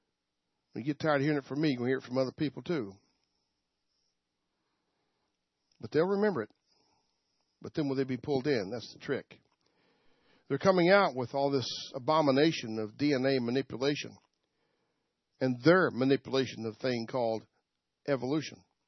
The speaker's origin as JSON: {"language": "English", "region": "the South", "country": "United States", "said": "I said, that's all I can do is speak English. I'm from the South."}